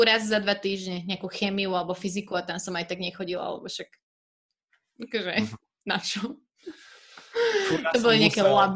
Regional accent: Devínska Nová Ves, Bratislava Region, Slovakia; Ja som z Devinskej inak pôvodne, ale teda tu som sa nasťahovala k môjmu mužovi do Karlovky

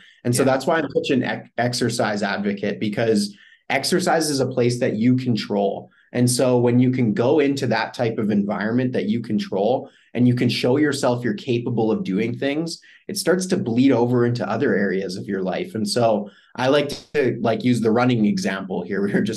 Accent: Canada; I'm from Canada here.

